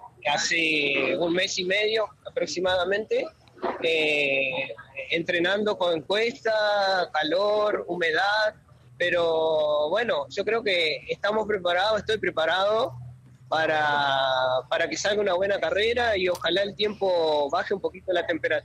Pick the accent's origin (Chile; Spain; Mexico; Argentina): Argentina; Paraná, Entre Ríos; Soy de Paraná, entreno en la costanera, así que bueno, el circuito lo sé